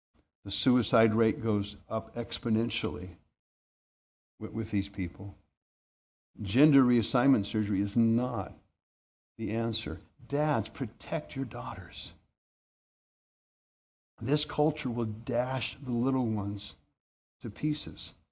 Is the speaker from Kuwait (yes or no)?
no; United States; And I'm a Christian before I'm an American.